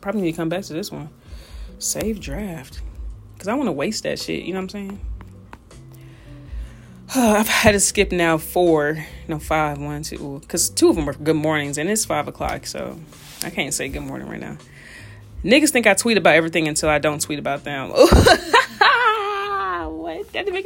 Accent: Indiana, United States; you know, I'm from Indiana, so we're not Patriots fans at all.

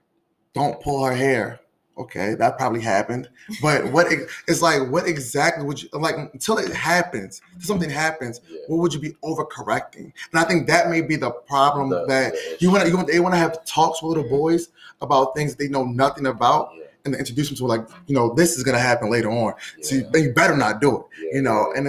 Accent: Nigeria; Being Nigerian, I'm not saying that the women don't get, the girls don't get corrected more.

